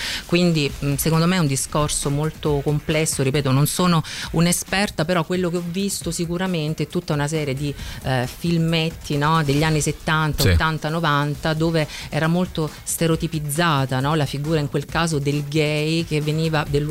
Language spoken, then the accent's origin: Italian; San Nicola, Apulia, Italy; also born or lived in Galatina; Sì, sono nata a Galatina, ma sì, sono di San Nicola, in realtà, un paese vicino.